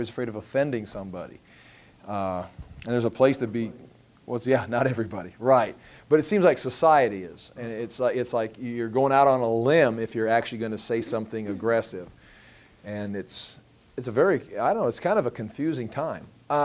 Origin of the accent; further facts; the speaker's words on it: United States; see, I'm also an American. And I'm a citizen of America, and I'm a member of the church.